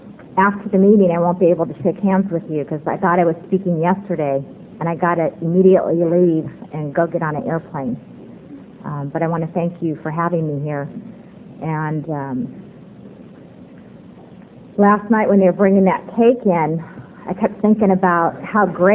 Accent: San Bernardino, California, United States; I'm an Eskimo from San Bernardino. Don't tell anybody, though. And there aren't a lot of us.

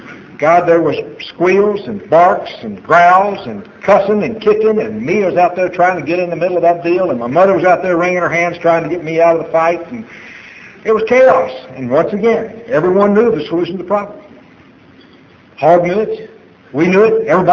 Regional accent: Texas, United States; I was raised out in West Texas on a farm, and we had a dog.

